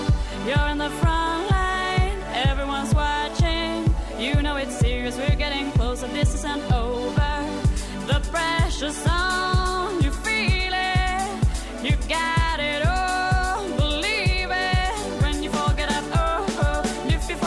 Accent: Brazil; Sou brasileira e percebi na música ou no próprio clipe pouca referência à cultura nacional.

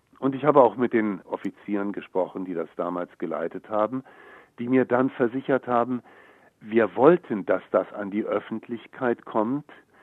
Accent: Berlin, Germany; dass ich vor Ort als Berliner sofort begriffen habe, hier ist ein Loch.

